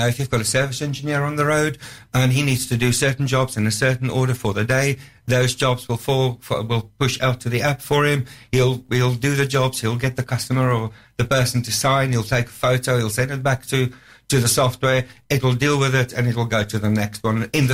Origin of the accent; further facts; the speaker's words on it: South Africa; moved away; As everyone can hear, I'm South African for my sins. I've been in this country probably about 16 years.